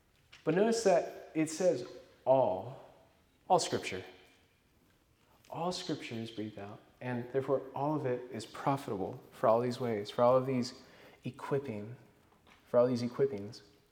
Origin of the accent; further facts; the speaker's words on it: Sulphur, Oklahoma, United States; I'm from Sulphur, Oklahoma. Many of you guys know that. It's a small town. Most of my friends growing up, they were hunters.